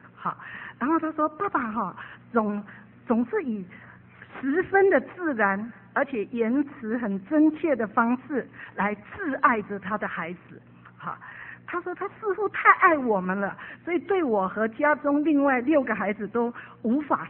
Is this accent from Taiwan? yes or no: yes; Taiwan; moved away; 那我们在台湾呢，我们台湾人我们的爸爸都是受日本式教育